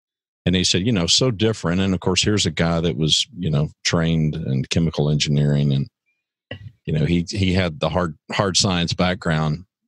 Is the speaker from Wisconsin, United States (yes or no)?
no; Oklahoma, United States; now in Texas, United States; Forget the fact that I'm in Texas, you're in California, and you're from Boston, and I'm from Oklahoma.